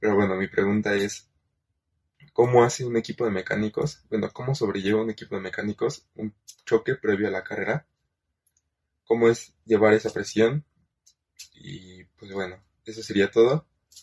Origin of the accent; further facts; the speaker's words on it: Mexico City, Mexico; soy de la Ciudad de México.